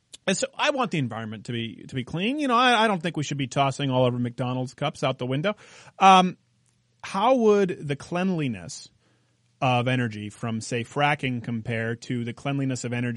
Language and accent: English; Canada; I say, okay, I'm from Canada.